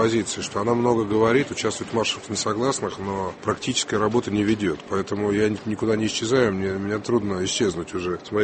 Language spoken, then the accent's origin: Russian; Sochi, Krasnodar Krai, Russia; Сочи мой родной город.